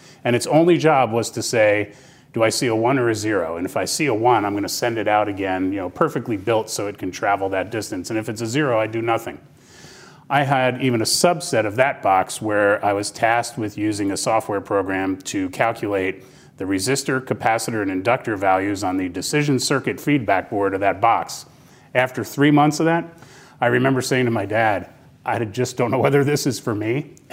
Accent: New Jersey, United States; at AT&T's headquarters in Basking Ridge, New Jersey, my home state.

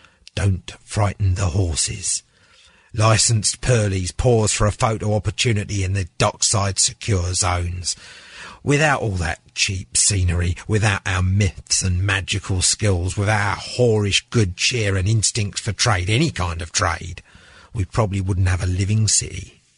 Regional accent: London, United Kingdom; accent: Cockney; I'm a quintessential Londoner, I am. I'm a Cockney gentleman.

